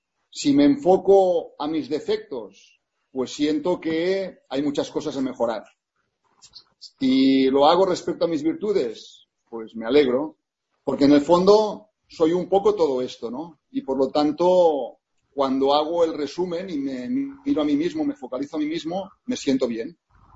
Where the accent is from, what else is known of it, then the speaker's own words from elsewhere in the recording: Spain; yo como español